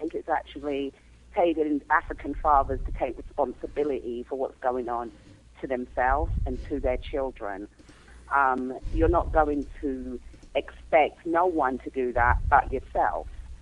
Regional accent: England, United Kingdom; moved away as an adult; now in United States; So I'm from England, and I've lived here for about 10 years

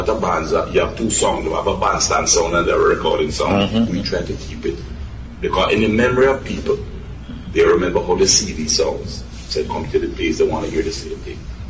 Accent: Jamaica; You know, I'm from Jamaica, the singer is from Guyana, and the other one from Trinidad.

